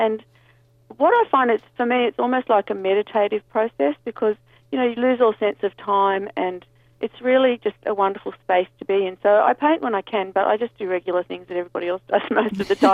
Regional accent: Sydney, New South Wales, Australia; born there; I was born in Sydney.

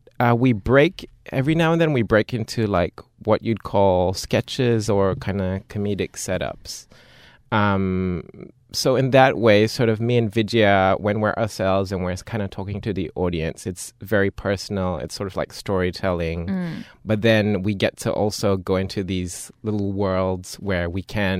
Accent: Singapore; I'm from Singapore.

